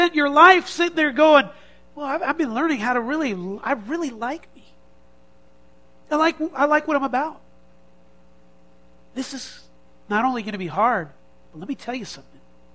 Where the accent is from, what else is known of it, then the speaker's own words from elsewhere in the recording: United States; I'm an American. I don't know if you can tell by the accent or the look. I don't belong here.